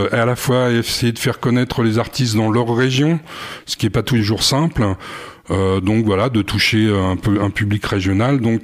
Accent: Paris, Île-de-France, France; moved away; moi je suis un citoyen du monde. moi à l'origine, je suis parisien.

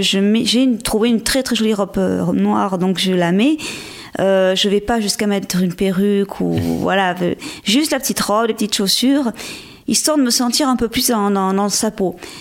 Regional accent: Provence-Alpes-Côte d'Azur, France; now in Vendée, France; Alors, moi, je suis en Vendée depuis 4 ans maintenant. Je viens des Hautes-Alpes. À l'origine, et je suis venue là à la base pour un concert caritatif après la tempête Xynthia en 2010

